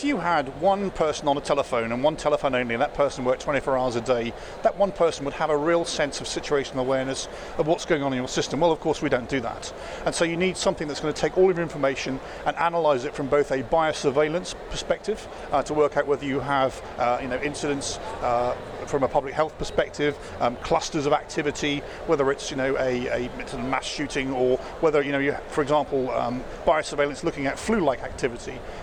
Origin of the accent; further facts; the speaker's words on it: United Kingdom; I'm the British judge in this reality show, as always.